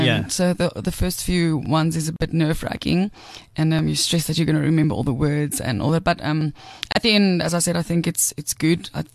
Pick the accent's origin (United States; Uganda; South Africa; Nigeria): South Africa; Cape Town, Western Cape; accent: Afrikaans; now in Pretoria, South Africa; I'm originally from Cape Town, and I've been living in Pretoria for 9 years now. And so I started out in the Afrikaans industry, as you can hear my lovely accent.